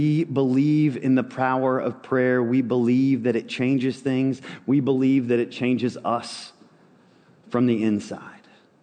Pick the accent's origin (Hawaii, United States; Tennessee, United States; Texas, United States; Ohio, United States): Tennessee, United States; Nashville; Like Mike, I grew up in Nashville. I'm one of the few, I think maybe the only one that actually lives in this zip code. And I grew up in a Nashville that's very different from the Nashville we all live in today.